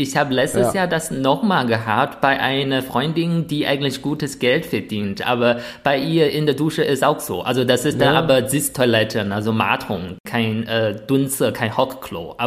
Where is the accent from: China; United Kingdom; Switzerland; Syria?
China; German is a second language; Aber wenn ich als Chinese offen darüber spreche, ich finde, wir haben noch nicht so viel Sensibilität in China.